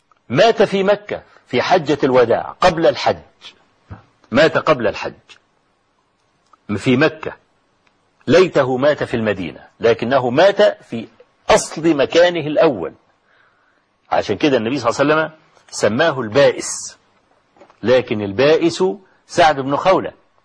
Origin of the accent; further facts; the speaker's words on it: Egypt; نحن من أهل مصر ومكة هي أحب أرض الله إلينا مع أننا لسنا من أهلها